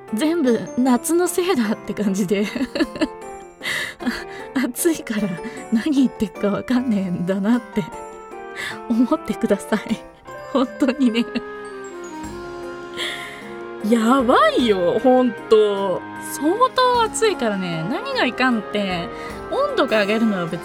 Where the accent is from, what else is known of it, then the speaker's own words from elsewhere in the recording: Ehime, Japan; あの私の地元愛媛はですね、日本で一番土地が安く家賃の安いところと言われておりますので